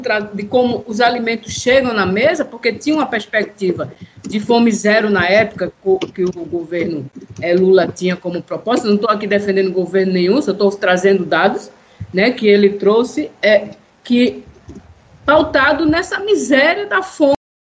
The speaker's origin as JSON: {"language": "Portuguese", "town": "Camaragibe", "region": "Pernambuco", "country": "Brazil", "said": "Eu sou de Camaragibe. Camaragibe, na década de 70, era uma área rural."}